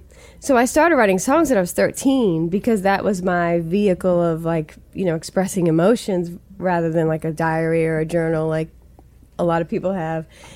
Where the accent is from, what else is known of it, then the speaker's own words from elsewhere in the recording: Stoughton, Massachusetts, United States; accent: Stoughton; I couldn't figure out how to make the words all make sense to people unless I got out of my Stoughton accent. I think I had a pretty solid Stoughton accent.